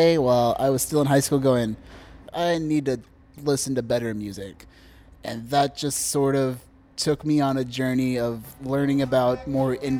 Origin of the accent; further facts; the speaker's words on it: Rockport, Texas, United States; From Rockport.